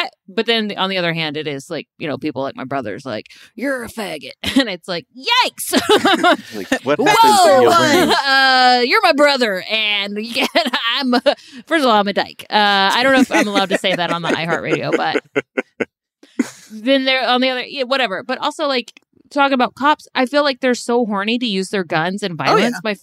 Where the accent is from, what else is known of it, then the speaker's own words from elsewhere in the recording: Texas, United States; people are becoming, especially in my hometown, are becoming a little bit more like woke, I guess you could say, or I will say aware that cops aren't always right, which is a big thing coming from rural Texas